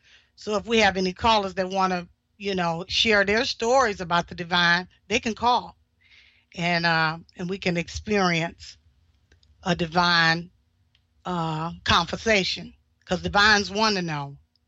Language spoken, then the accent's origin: English; Chicago, Illinois, United States; I'm from Chicago.